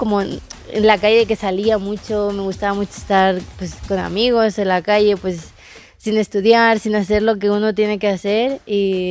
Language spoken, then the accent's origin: Spanish; Castelldefels, Catalonia, Spain; es argentino, igual que la mitad de mi familia, y él vivía en mi ciudad, en Castelldefels